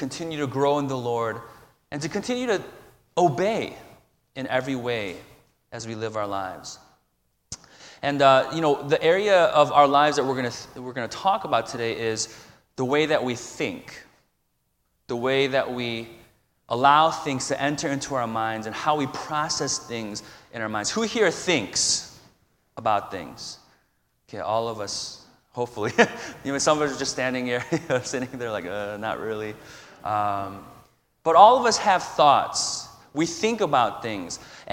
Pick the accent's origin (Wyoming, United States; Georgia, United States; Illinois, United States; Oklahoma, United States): Illinois, United States; Chicago; moved away; Those who know I'm originally from Chicago, I get comments like, oh, this is nothing, right